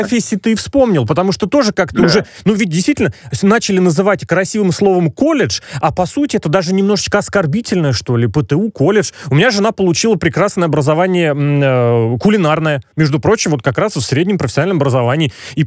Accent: Russia; И как человек, как россиянин, и как отец

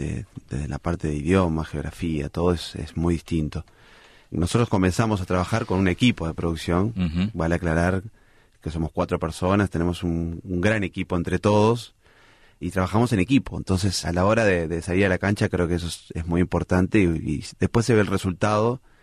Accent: Uruguay; son uruguayos que quizás hace 3, 5, 20 años que están afuera, pero siguen siendo tan uruguayos como nosotros.

